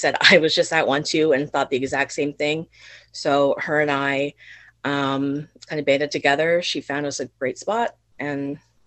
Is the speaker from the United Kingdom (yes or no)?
yes; Yarmouth, United Kingdom; because I'm from here. I'm from Yarmouth. I live in Tuscott.